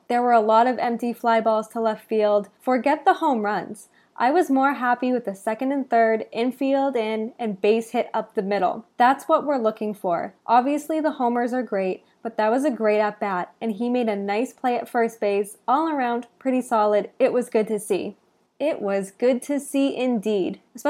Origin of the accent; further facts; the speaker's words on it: Boston, Massachusetts, United States; born and raised in the Boston area, constantly covering baseball, hockey, all of your Boston sports needs.